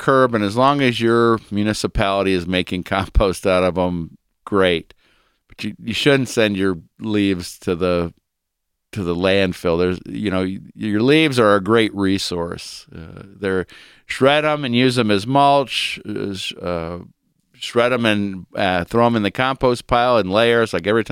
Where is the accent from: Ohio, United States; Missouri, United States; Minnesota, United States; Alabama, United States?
Ohio, United States; Aurora; I actually found a restaurant in Sorrento, and I'm from Aurora, Ohio, but it had Pizzeria Aurora.